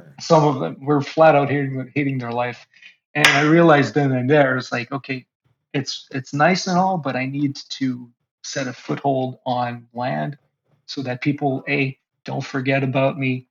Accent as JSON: {"language": "English", "country": "Canada", "first_language": "French", "second_language": "English", "said": "Like I'm French Canadian, so like French is my first language."}